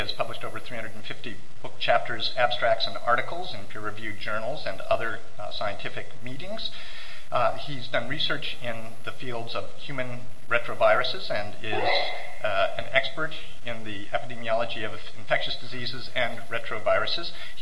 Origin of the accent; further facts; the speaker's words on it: Washington, United States; We're debating them heartily back in my home state of Washington.